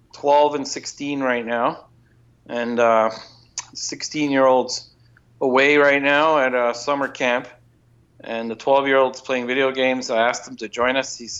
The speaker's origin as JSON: {"language": "English", "town": "Toronto", "region": "Ontario", "country": "Canada", "said": "up here in Toronto, on one of the biggest highways. We're from Canada, up in Canada."}